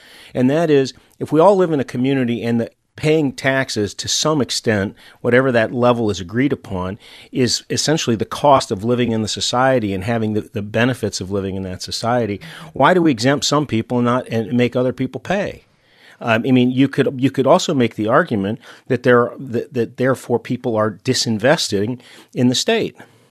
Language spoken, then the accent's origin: English; Ohio, United States; now in Michigan, United States; I'm originally from Ohio